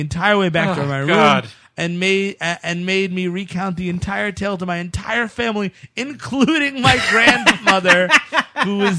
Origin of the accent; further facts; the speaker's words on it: Cleveland, Ohio, United States; Well, I'm from Cleveland, and I've never heard that.